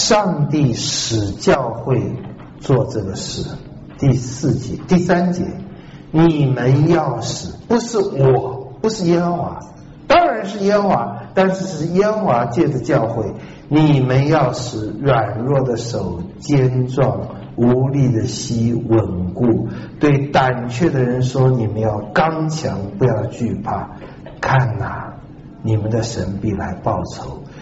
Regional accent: Taiwan

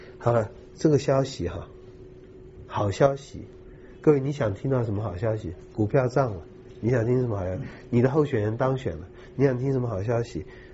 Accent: China; 各位，我们中国人也有这样情形，对不对？

